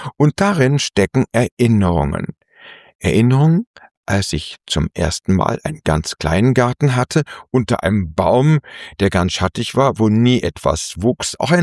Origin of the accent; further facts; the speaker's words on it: Frankfurt, Hesse, Germany; meine Heimat in Frankfurt